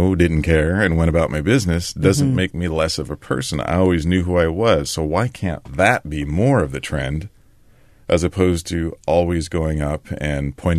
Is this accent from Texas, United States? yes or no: no; Puyallup, Washington, United States; Growing up in Tacoma, Puyallup, in a rural town with the community from which we lived, it was fantastic